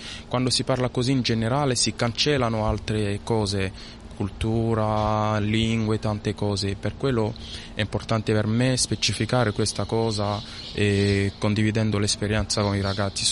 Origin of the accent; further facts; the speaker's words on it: DR Congo; vengo dalla Repubblica Democratica del Congo